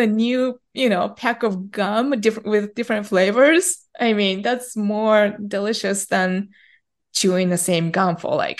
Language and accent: English; Japan; English is a second language; moved away as an adult; now in United States; That was like a strong desire that I had growing up in Japan. Mm-hmm. And as soon as the opportunity came in, I just took it. And at age 21, I found myself leaving my own country where my family lives